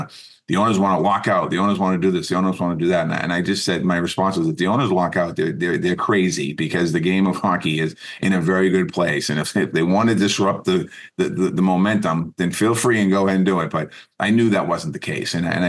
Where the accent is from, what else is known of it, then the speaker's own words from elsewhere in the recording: Boston, Massachusetts, United States; growing up in Boston as a kid, you know, we didn't have Stadium Series.